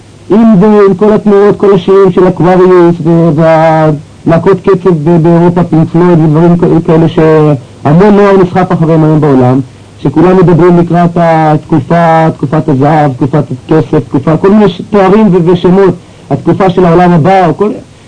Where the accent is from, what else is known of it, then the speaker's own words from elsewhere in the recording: Kfar Saba, Central District, Israel; also born or lived in Petah Tikva; אני נולדתי בארץ, בפתח תקווה, בגיל 10 עברתי לכפר סבא, גיל 14 לפנימייה